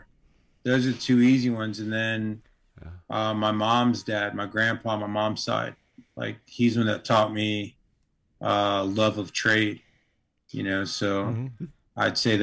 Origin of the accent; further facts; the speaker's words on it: England, United Kingdom; born there; so I was born in England. My pop's military, you know, so I was born off base